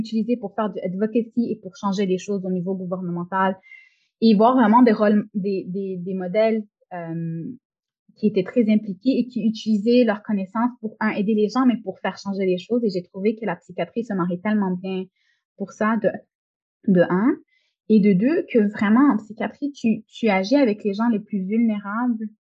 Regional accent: Montreal, Quebec, Canada; Oui, donc moi je suis née, j'ai grandi ici au Québec, à Montréal plus spécifiquement.

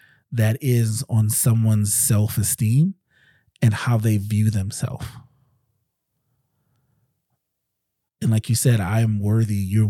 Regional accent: New York City, New York, United States; It was just that was part of my culture growing up in New York City, is that when people say it's a melting pot, it is a melting pot.

